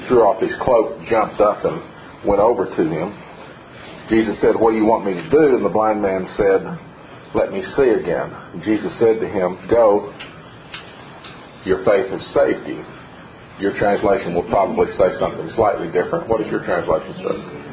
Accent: Knoxville, Tennessee, United States; I grew up in the South, and I mainly grew up a few miles outside of the city of Knoxville.

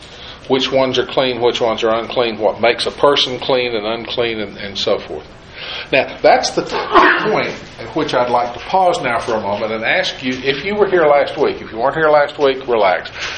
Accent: Tennessee, United States; I grew up in East Tennessee. The word critters would translate fine over there.

